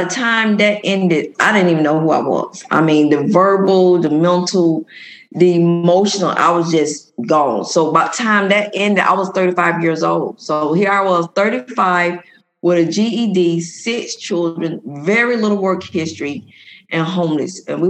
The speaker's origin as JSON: {"language": "English", "town": "Atlanta", "region": "Georgia", "country": "United States", "tie": "born or raised there", "said": "but I came out of Carver Homes. Those who from Atlanta, the old Carver Homes."}